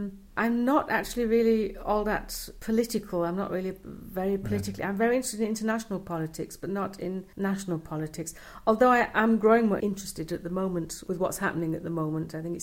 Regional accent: Manchester, North West England, United Kingdom; I'm from Manchester

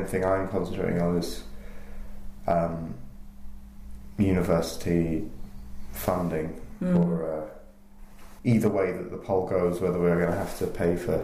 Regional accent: England, United Kingdom; I'm very English

